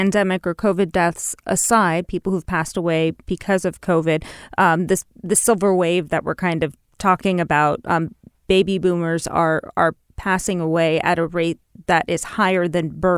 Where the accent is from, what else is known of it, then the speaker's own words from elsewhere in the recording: California, United States; Yeah. Yeah. I'm from Southern California. I'm well aware of that commute of going into the city and living outside